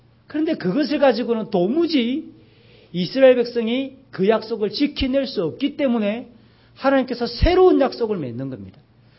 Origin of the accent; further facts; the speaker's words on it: Jinhae, South Gyeongsang, South Korea; 저는 고향이 진해이기 때문에 진해는 해군이 너무 많습니다.